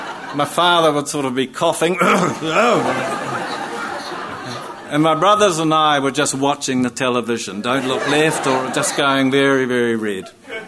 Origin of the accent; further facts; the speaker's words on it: Tapawera, Tasman, New Zealand; also born or lived in Nelson; I was born in Nelson and actually grew up at Tapawera. And my father's family were just farmers, pretty simple, nice, honest New Zealand farmers.